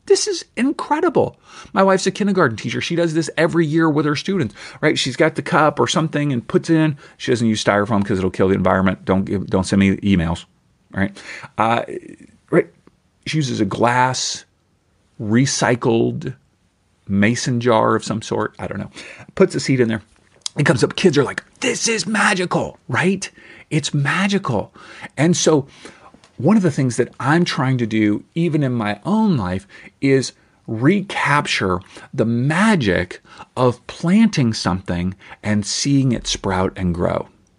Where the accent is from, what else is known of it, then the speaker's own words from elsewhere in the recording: Kentucky, United States; I grew up in Kentucky, if you don't know this, and I lived in several homes in Kentucky